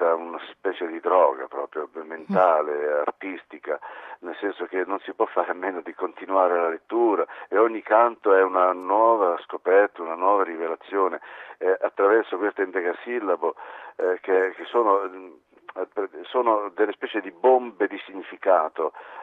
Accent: Emilia-Romagna, Italy; essendo io romagnolo di Ravenna e Rimini

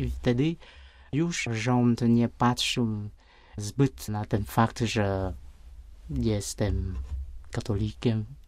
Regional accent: Vietnam; Polish is a second language; moved away as an adult; also born or lived in Tula, Russia; now in Poland; Wyjechałem z Wietnamu w 1989 roku. I to wyjechałem nie do Polski, ale do Rosji na wyższe studia. Do miasta Tuły, mniej więcej 200 km na południe od Moskwy.

